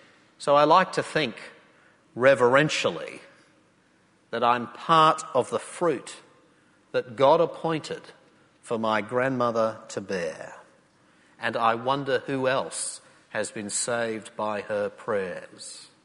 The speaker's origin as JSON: {"language": "English", "country": "Australia", "said": "on the one hand I'm an Australian"}